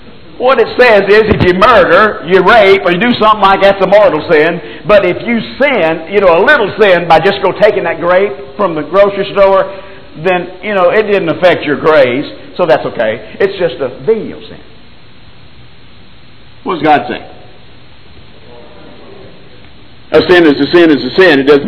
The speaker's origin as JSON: {"language": "English", "town": "Baton Rouge", "region": "Louisiana", "country": "United States", "also_born_or_lived": "Alexandria, United States", "said": "Now, I come from Baton Rouge, Louisiana. When I went to Baton Rouge, Louisiana from Alexandria, Louisiana, anybody know anything about Louisiana?"}